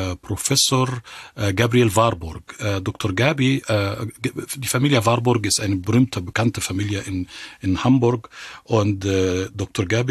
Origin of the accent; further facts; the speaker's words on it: Cairo, Cairo Governorate, Egypt; Ich bin in Kairo geboren und aufgewachsen.